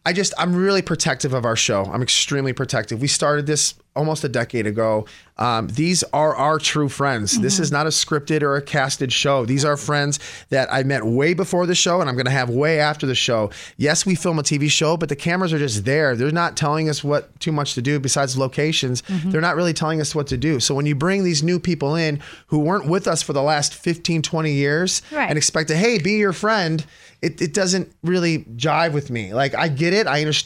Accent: Michigan, United States; I'm from Michigan, but we just love, I mean, it's my favorite place in the world.

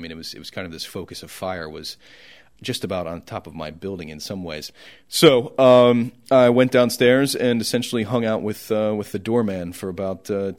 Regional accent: Ohio, United States; I'm from Ohio where we had tornado drills in elementary school, and it was very much like that.

